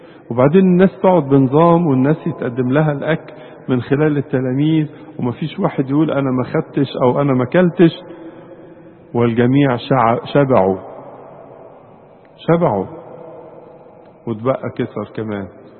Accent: Egypt; في ألفاظ كده كتير نقولها في الأدبيات الاجتماعية بتاعتنا كمصريين

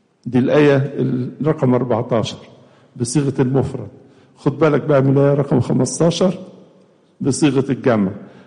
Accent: Egypt; وكمان إحنا في مدينة تحمل لقب هام لنا كلنا كمصريين

